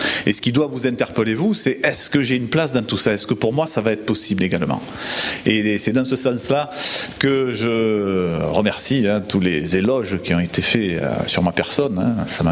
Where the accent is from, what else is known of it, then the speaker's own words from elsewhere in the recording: south of France, France; accent: southern French; avec mon accent, que je viens vraiment du sud de la France, une région que j'apprécie beaucoup.